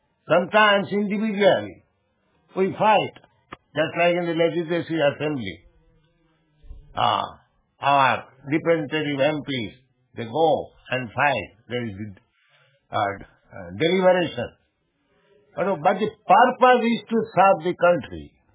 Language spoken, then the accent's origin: English; India; When we speak, we are Indian nation, oneness.